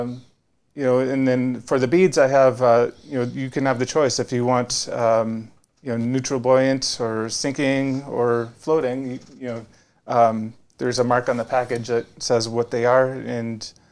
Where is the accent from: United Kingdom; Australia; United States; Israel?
United States; Minnesota; I grew up in Minnesota, so I don't have that awesome story that so many of us have